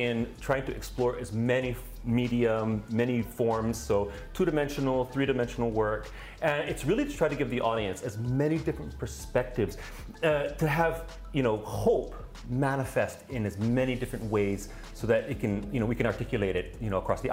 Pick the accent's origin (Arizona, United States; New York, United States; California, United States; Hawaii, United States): Hawaii, United States; Waianae; Oh, I'm from Waianae. Yeah, born and raised. And my family has always had a strong connection with the land and the ocean out in Waianae.